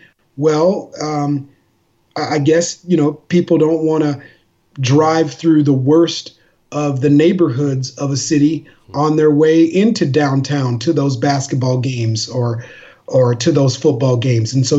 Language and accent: English; Minneapolis, Minnesota, United States; I grew up in Minneapolis, Minnesota, you know, when I was growing up in Minneapolis, it was still at a time where the city was becoming more and more integrated in particular neighborhoods